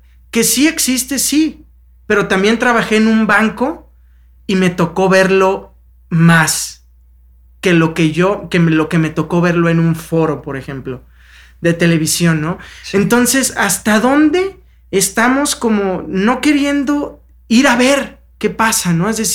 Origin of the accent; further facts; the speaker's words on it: Veracruz, Mexico; moved away as an adult; now in Mexico City, Mexico; yo estudié finanzas, yo soy de Veracruz, me vine a México a estudiar la carrera